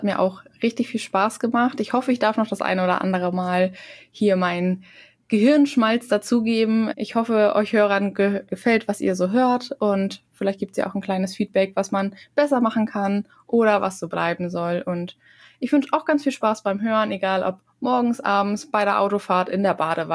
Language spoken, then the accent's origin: German; Kiel, Schleswig-Holstein, Germany; Quasi in meiner Heimat, sozusagen.